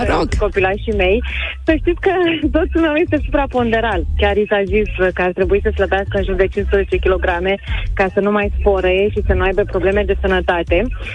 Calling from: Bacău, Bacău County, Romania; Sunt din Bacău și sunt mămică de 4 copilași.

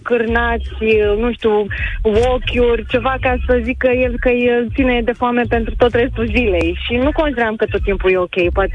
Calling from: Bacău, Bacău County, Romania; Sunt din Bacău și sunt mămică de 4 copilași.

